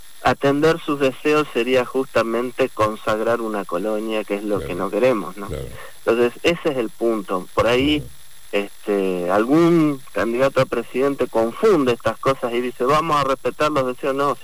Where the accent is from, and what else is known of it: Argentina